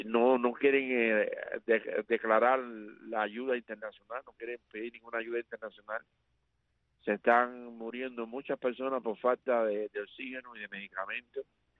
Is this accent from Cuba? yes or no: yes; Cuba; A todo mi pueblo cubano